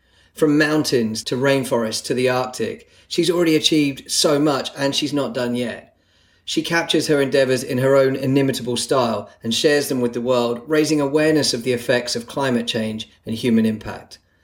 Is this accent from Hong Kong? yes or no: no; East of England, United Kingdom; I'm from Norfolk, by the way